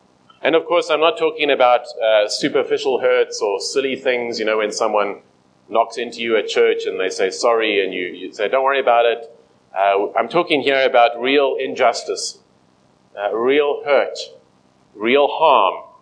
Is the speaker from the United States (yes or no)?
no; East Rand, Gauteng, South Africa; I was born on the East Rand and grew up in the East Rand.